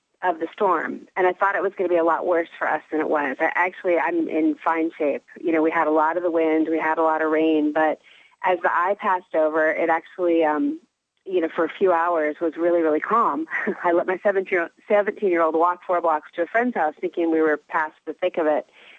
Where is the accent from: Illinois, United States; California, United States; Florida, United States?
California, United States; Sorry. I grew up in California.